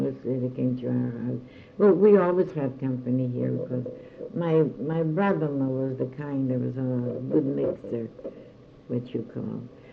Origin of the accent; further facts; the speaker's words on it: Pittsburgh, Pennsylvania, United States; And I said, yes, I come from Pittsburgh.